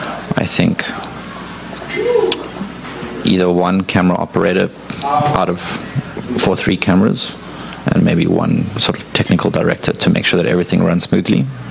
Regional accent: South Africa; You can hear I'm not from the U.S., so I'm South African.

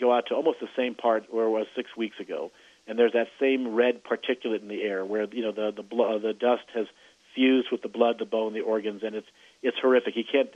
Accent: New Mexico, United States; I mean, I'm Jewish, so therefore I know what it, and I grew up in New Mexico. I know what it's like to be a minority.

